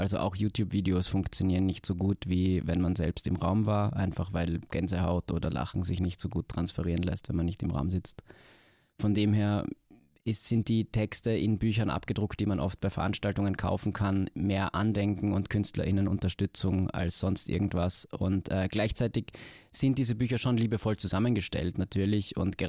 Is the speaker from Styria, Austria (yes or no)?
yes; Graz, Styria, Austria; Aber ich war mein Leben immer in Graz, bis 23 zumindest.